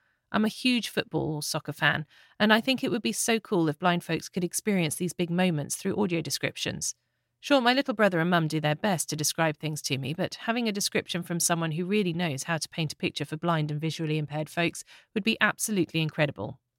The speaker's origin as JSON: {"language": "English", "country": "Libya", "said": "Hey there, how's it going? … from Libya. It's my first time reaching out"}